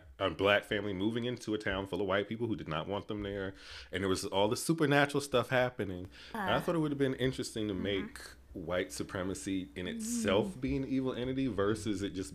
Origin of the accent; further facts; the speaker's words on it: Amityville, New York, United States; I'm from Amityville. So I'm from the Amityville Horror House mess. Not near the house, maybe like 5 minutes away.